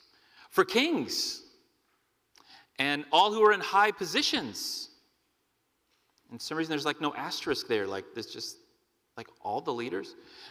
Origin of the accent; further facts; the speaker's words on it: Saudi Arabia; English is a second language; I'm not from around here. I'm from the Kingdom of Saudi Arabia.